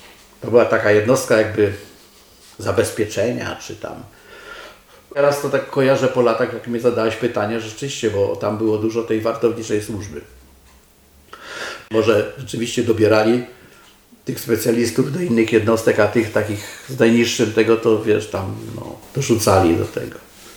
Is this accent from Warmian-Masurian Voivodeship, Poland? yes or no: no; Warsaw, Masovian Voivodeship, Poland; jak on zobaczył, że ja też z Warszawy